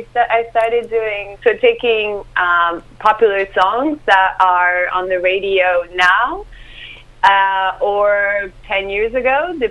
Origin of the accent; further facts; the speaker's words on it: France; Yeah, my mom is American and my dad is French. So I grew up in France, went to art school there, and then my mom wanted to g